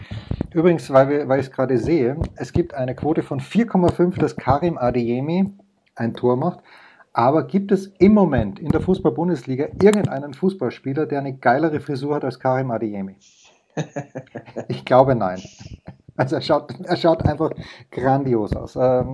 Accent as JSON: {"language": "German", "country": "Austria", "said": "als Österreicher"}